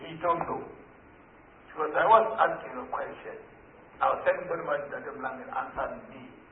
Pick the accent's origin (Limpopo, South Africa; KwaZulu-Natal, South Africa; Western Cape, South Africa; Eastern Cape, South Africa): Limpopo, South Africa; I came from Limpopo province.